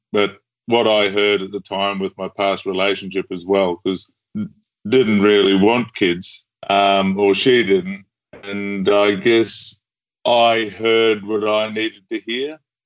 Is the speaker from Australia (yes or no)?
yes; Australia; also born or lived in New Zealand; Islander by trade, so born in New Zealand and growing up in Australia.